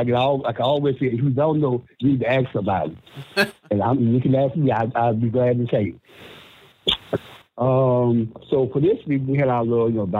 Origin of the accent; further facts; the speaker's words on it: Louisiana, United States; Like Booker said, I'm from Louisiana, so people talk about hot, and talk about it get cold down here